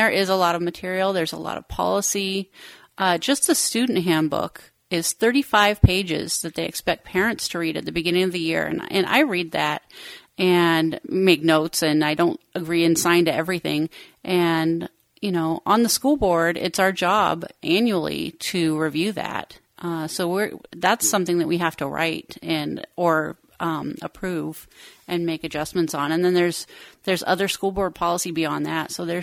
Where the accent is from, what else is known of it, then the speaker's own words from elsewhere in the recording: Nevada, United States; now in Idaho, United States; I hail from Southern Nevada, which is pretty similar to Idaho, and I come from a small town and really close to family.